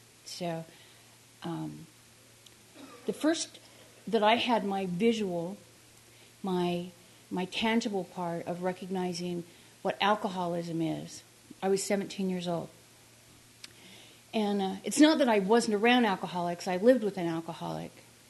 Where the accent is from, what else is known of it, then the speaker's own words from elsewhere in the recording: Richfield, Utah, United States; now in Salt Lake City, United States; Anyway, I grew up in Utah in a little town called Richfield, just down the road, and spent my first 18 years there and escaped the second I could.